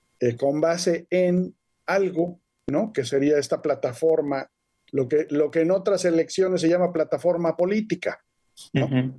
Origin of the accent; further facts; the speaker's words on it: Mexico; Tengo, por supuesto, mis reservas, como muchos mexicanos